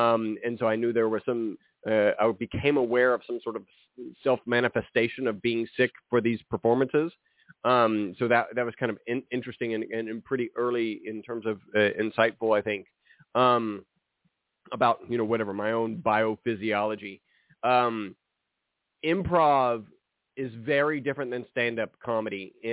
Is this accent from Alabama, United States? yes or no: yes; Alabama, United States; born there; I was born in Alabama without a banjo on my knee.